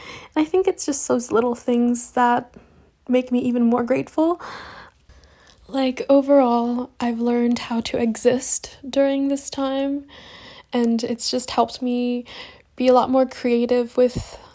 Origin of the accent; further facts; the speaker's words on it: Vietnam; also born or lived in United States; now in Paris, France; And I'm originally from Vietnam, but I moved here from the US.